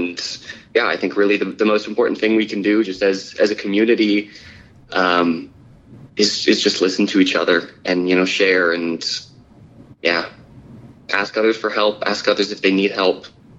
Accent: Bozeman, Montana, United States; I grew up in Bozeman, Montana. I went to high school here

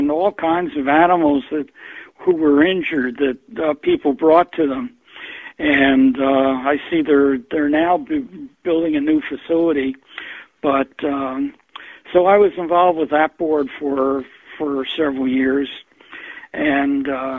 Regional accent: New Jersey, United States; moved away as an adult; Well, I grew up in New Jersey.

